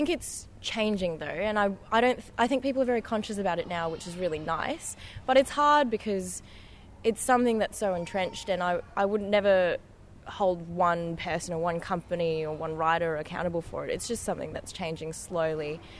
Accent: Australia; growing up in Australia, I would hardly ever see

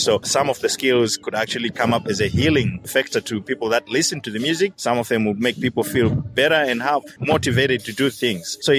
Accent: Zimbabwe; also born or lived in Malawi; now in Australia; I'm originally from Malawi, but I was born and bred in Zimbabwe.

